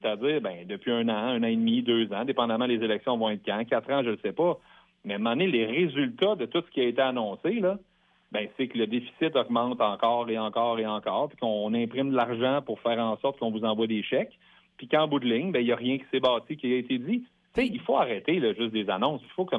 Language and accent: French; Quebec, Canada; C'est là que moi, je suis un fier Québécois.